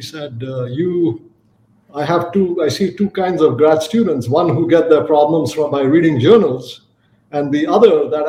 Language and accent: English; India; growing up in India